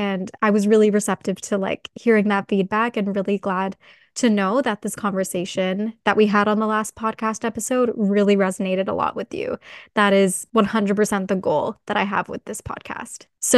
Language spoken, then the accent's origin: English; Toronto, Ontario, Canada; because I'm from Toronto.